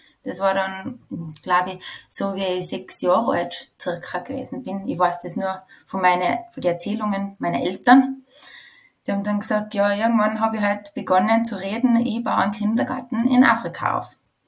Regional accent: Tyrol, Austria; ich bin in einem Bauernhof in Tirol aufgewachsen

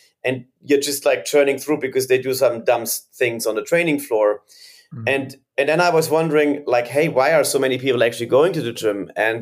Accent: Germany; moved away as an adult; now in United States; So I was born and raised in Germany. I played a lot of soccer, but I never saw the gym from inside. Then I moved to the United States for my studies.

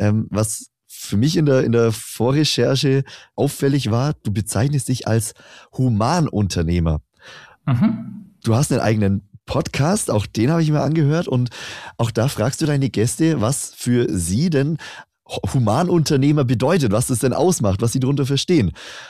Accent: Bavaria, Germany; Ich bin ja im Süden aufgewachsen. Ich bin Allgäuer Jung quasi. Also mal schauen, rein vom Dialekt her gibt's vielleicht die ein oder andere Unterscheidung.

